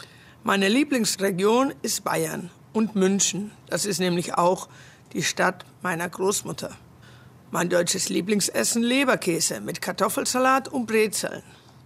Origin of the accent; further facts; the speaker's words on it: Venezuela; German is a second language; ich komme aus Venezuela und ich bin im Jahr 1966 geboren.